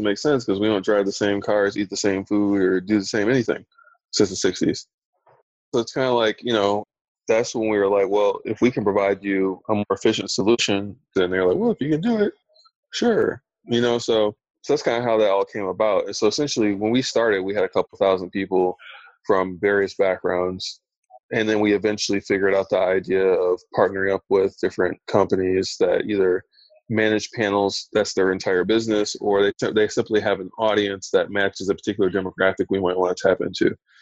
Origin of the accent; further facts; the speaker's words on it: Lansing, Michigan, United States; I'm from Lansing, Michigan, Detroit, right? So I grew up in a car culture.